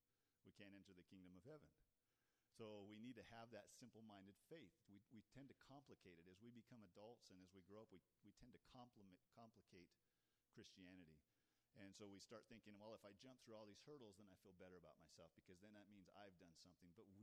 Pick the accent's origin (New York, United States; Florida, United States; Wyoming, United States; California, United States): Wyoming, United States; also born or lived in Texas; And growing up in Wyoming, to move to that was amazing.